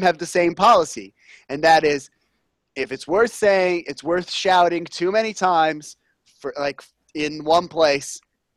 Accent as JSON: {"language": "English", "town": "Boston", "region": "Massachusetts", "country": "United States", "accent": "Boston", "said": "I don't know about my Boston accent"}